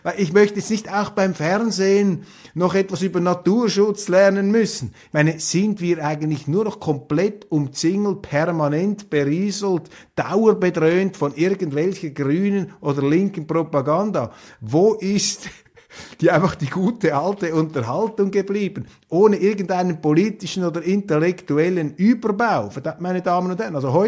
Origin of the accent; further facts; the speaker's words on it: Switzerland; Darauf steuern wir zu und als Schweizer können wir diese Chance packen.